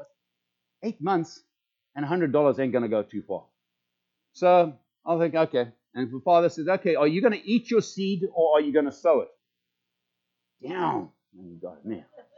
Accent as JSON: {"language": "English", "country": "Zimbabwe", "moved": "as an adult", "lives_now": "United States", "said": "and I got challenged with this when we came to the United States for the very first time in 1986. We came from Zimbabwe. I had never done an international flight in my life."}